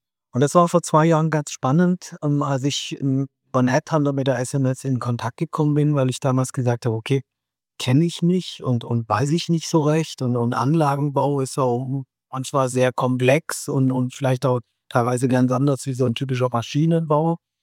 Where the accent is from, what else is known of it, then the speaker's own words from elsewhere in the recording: Baden-Württemberg, Germany; Selber komme ich aus dem Süden, wohne weit unten im Süden, in der Nähe von Stuttgart oder Tübingen, kennen viele ganz gut. Bin dort auch fest verankert, bin also ein sogenannter Wochenpendler oder Wochenendpendler.